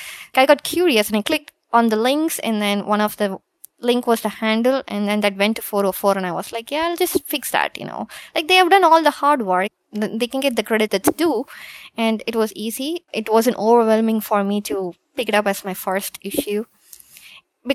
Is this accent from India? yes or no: yes; India; now in United States; So growing up in India, it's always British English. And I had so much trouble when I moved here.